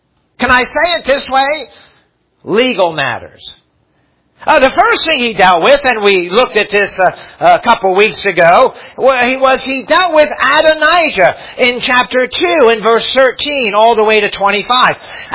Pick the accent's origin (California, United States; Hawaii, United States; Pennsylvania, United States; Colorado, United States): Pennsylvania, United States; Aston; I remember when I lived in, growing up in Aston, Pennsylvania